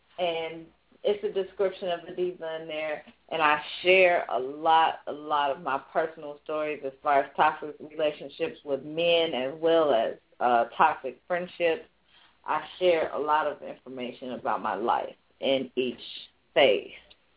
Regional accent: Chicago, Illinois, United States; Chicago. I've been here all of my life.

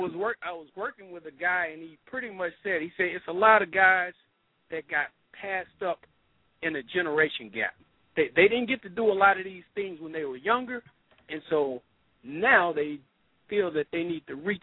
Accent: the South, United States; born there; why is it that I was born in the South

